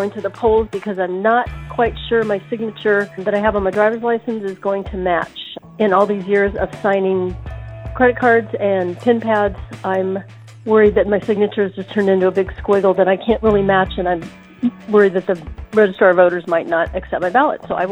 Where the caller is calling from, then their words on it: San Diego, California, United States; I'm calling from San Diego.